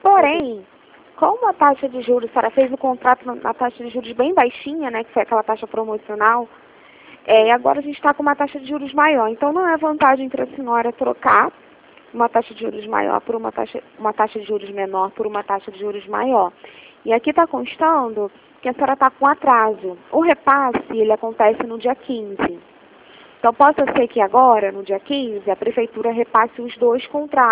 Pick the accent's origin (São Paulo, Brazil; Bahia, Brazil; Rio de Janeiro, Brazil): Rio de Janeiro, Brazil; Isso, sou do Rio de Janeiro.